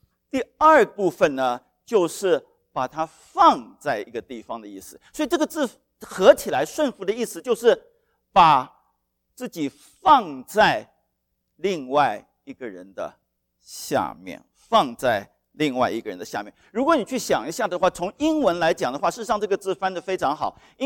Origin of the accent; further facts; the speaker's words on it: Taiwan; 我是从台湾出来的，台湾出来的男性呢